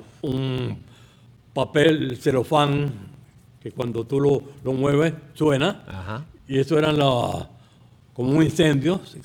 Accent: Pinar del Río, Cuba; moved away as an adult; Yo soy de un pueblo que se llama Pinar del Río.

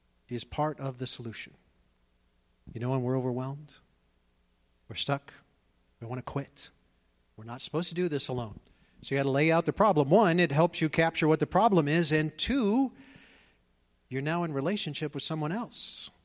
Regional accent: New York, United States; I grew up in New York, taught to use my words.

